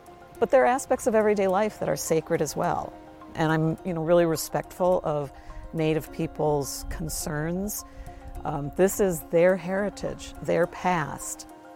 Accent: Wisconsin, United States; I grew up in Wisconsin, and being able to come back here and teach at the flagship university was beyond my wildest imaginings.

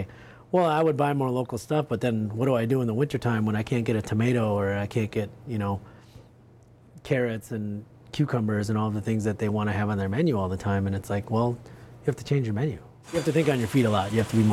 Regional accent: Racine, Wisconsin, United States; also born or lived in South Korea; I was born in South Korea, and then I was adopted by a family in Racine, Wisconsin, and grew up on a farm. With like chickens and vegetables, and then, you know, mostly hay and horses

